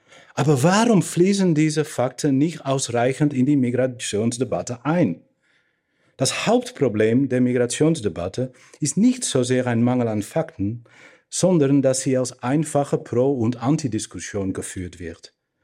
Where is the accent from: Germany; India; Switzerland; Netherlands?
Netherlands; accent: Dutch; German is a second language